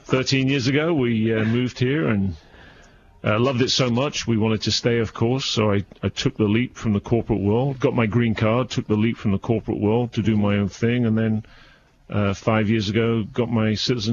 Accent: North West England, United Kingdom; accent: mid-Atlantic; now in United States; I'm English, of course, American now. As of about 5 years ago, we became citizens, my wife and two boys. I grew up in England, in the northwest, so I have a somewhat of a northern accent.

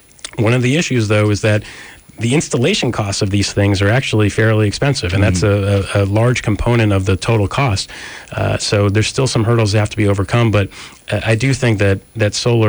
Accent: New Jersey, United States; You know, I'm from Jersey, so I have to get in the New Jersey Turnpike at some point during the conversation.

